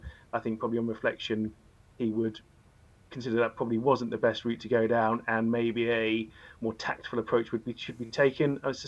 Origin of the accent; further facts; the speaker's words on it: Newmarket, East of England, United Kingdom; Yes, well, I am born and bred in Newmarket